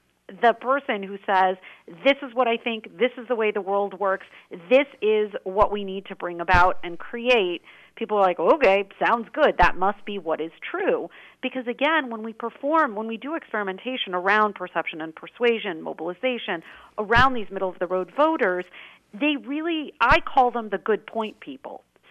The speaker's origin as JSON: {"language": "English", "region": "Wisconsin", "country": "United States", "tie": "born or raised there", "said": "I'm from Wisconsin. I live in California, but I, you know, was raised in Wisconsin."}